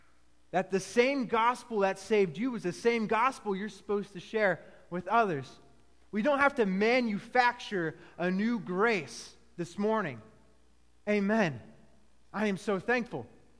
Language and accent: English; Pennsylvania, United States; But I come from Central Pennsylvania. I come from a small town just outside of Hershey.